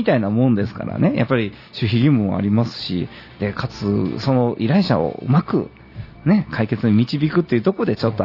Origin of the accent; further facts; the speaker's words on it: Oji, Nara, Japan; やっぱりね、私、出身が王子町ですから。